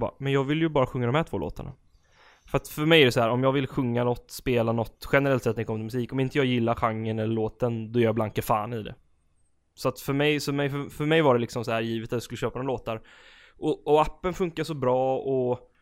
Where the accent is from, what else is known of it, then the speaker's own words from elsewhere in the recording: Gothenburg, Västra Götaland County, Sweden; Om jag kollar på vilka jag växte upp med när jag var liten i Göteborg och på de ställen jag bodde längst i Göteborg.